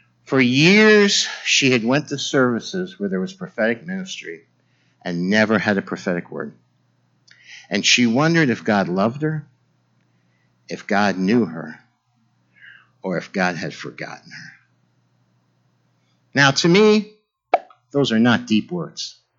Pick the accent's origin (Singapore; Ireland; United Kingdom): Ireland; I'm Irish. I'm romantic. I'm nostalgic.